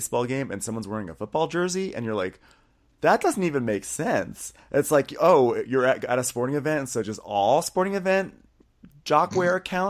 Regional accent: New York, United States; I say compass because I'm from New York.

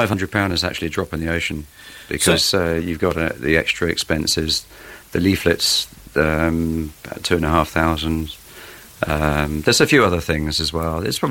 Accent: South East England, United Kingdom; born there; I was born on the Isle of Wight at St Mary's Hospital, 1965. Which makes me fairly ancient.

